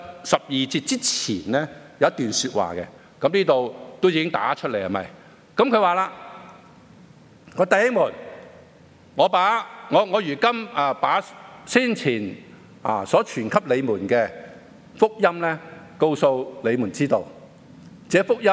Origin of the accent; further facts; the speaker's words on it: China; 就是跟我们中国人来讲，跟我们